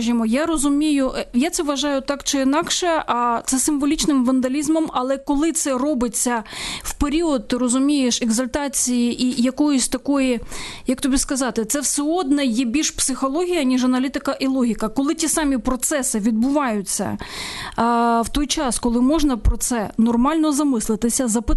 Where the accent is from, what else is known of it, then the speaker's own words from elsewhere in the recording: Kyiv, Ukraine; Я киянка сама